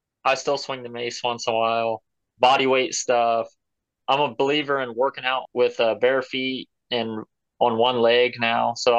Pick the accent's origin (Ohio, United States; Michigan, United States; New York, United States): Ohio, United States; like I'm from Northwest Ohio. And there was a glacier that rolled through here like years and years ago. It's completely flat.